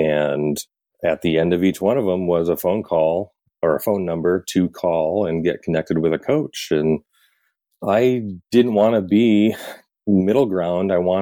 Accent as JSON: {"language": "English", "region": "Iowa", "country": "United States", "tie": "born or raised there", "said": "I grew up in Eastern Iowa, moved out here for college, met my wife at college on the first day of college."}